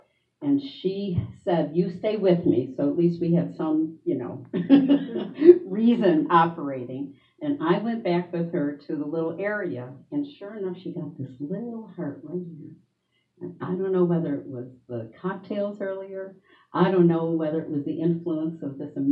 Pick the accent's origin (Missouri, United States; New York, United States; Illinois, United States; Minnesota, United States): New York, United States; Rochester; because I grew up in Rochester, where we were going to school. My father had a restaurant downtown